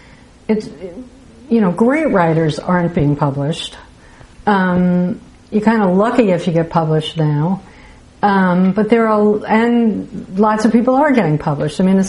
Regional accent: New York City, New York, United States; I grew up in New York City, and then I ended up here sort of like people do, by accident. Spent, 16 years here, raised my kids here.

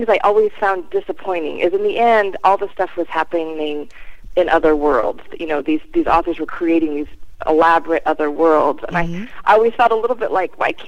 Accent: Alaska, United States; also born or lived in Denver; I was born in Denver, but my parents moved up here to Alaska when I was about 3 or 4. So pretty much my whole memory life is in Alaska.

